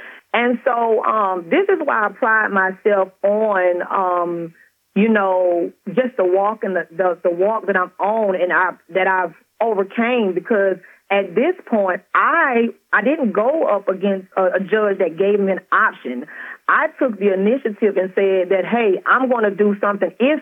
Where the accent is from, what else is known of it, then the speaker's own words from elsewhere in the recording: Louisiana, United States; I'm originally from Louisiana, and as I share in the book, I grew up in a very impoverished neighborhood, in a very impoverished home